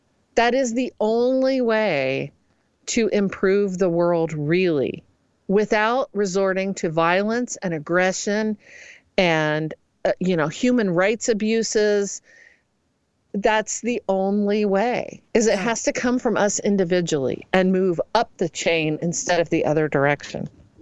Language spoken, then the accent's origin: English; Midwest, United States; And I look at that and I think, I'm truly from the Midwest.